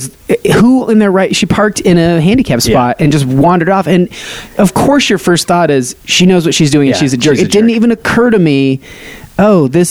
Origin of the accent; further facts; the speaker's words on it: Nevada, United States; I get it because I'm from Nevada, and when people say Nevada, I won't stand for it.